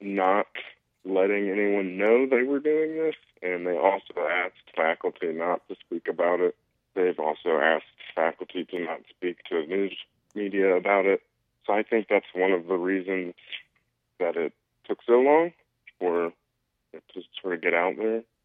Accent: Montreat, North Carolina, United States; Well, I grew up in Montreat. My dad has actually taught English for 40 years, 41, 41 years. So I grew up in the community as a small child.

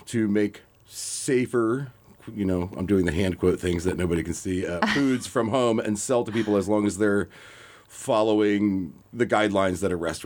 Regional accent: New York City, New York, United States; I come from New York City where bread is great.

